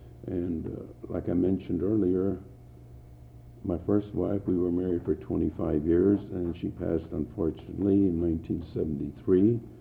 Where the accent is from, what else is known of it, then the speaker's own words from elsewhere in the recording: Lincoln Place, United States; The Armenian community was a very close-knit community, and it was really enjoyable growing up in Lincoln Place because in the early years, in the 30s, we were set apart from the rest of the community.